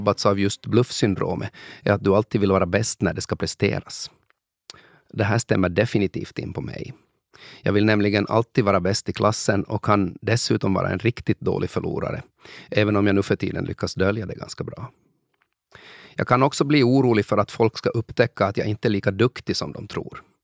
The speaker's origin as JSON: {"language": "Swedish", "country": "Finland", "said": "Tänk om jag som finlandssvensk artist oförtjänt har uppnått min position genom en slags minoritetskvotering."}